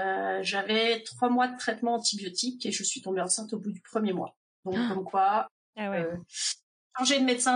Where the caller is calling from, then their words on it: France; alors je suis aux États-Unis, dans l'Indiana, je suis originaire de France.